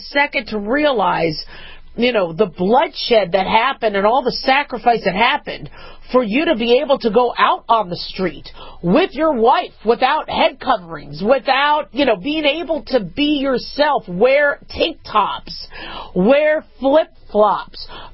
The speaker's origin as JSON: {"language": "English", "country": "United States", "said": "thank God I'm American. I thank God I'm American every night in my prayers"}